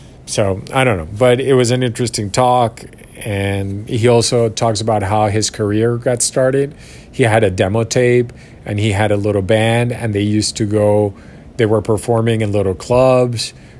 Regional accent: Panama; I mean, I'm from Panama, and we had the military bases here from the Panama Canal.

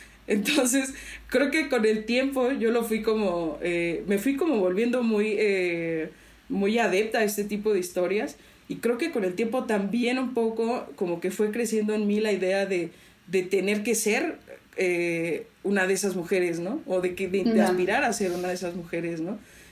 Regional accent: Matehuala, San Luis Potosí, Mexico; cuando me vengo de Matehuala a San Luis

